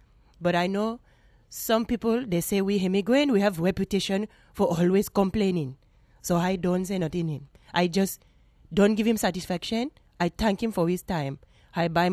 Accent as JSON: {"language": "English", "country": "United States", "said": "I'm Haitian American."}